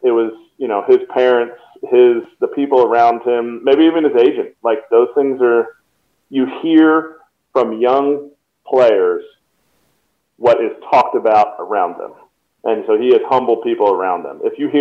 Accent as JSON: {"language": "English", "town": "Telford", "region": "Pennsylvania", "country": "United States", "tie": "born or raised there", "said": "even if there was a big league team in my hometown of Telford, Pennsylvania"}